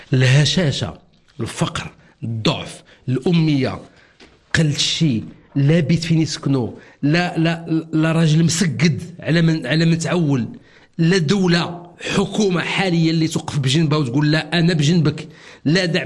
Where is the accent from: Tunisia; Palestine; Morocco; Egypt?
Morocco; حرام هادشي في مدينه طنجه، حرام المغرب ديالنا.